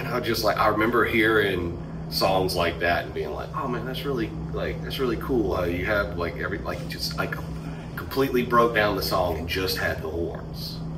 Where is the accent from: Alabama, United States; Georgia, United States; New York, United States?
Alabama, United States; Demopolis; from my hometown of Demopolis